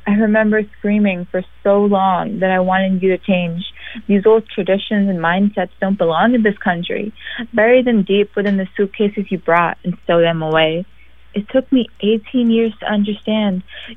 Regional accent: Chantilly, Virginia, United States; I grew up in Northern Virginia.

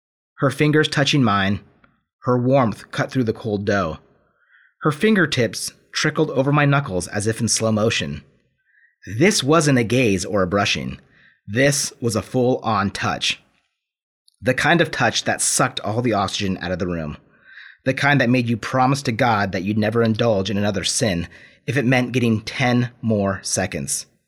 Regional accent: Pacific Northwest, United States; There's a lot of my own childhood growing up in the Northwest in this book

